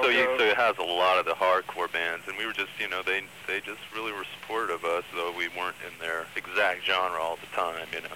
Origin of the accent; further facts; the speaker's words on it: San Francisco, California, United States; We were lucky, born and raised in San Francisco, we had our own place to home